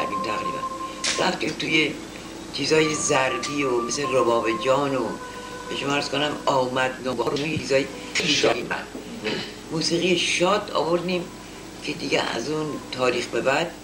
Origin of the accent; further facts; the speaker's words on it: North Iran, Iran; هر وقت میرم شمال از اون خیابون کوچه‌ای که من به دنیا اومدم از اون رد میشم